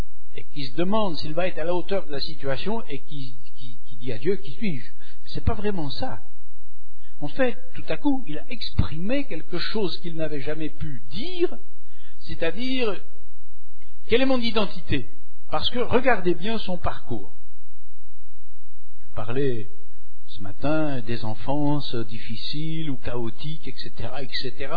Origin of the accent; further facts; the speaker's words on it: Normandy, France; comme je suis normand, je précise. Vous voyez, il faut quand même être fier de ses origines.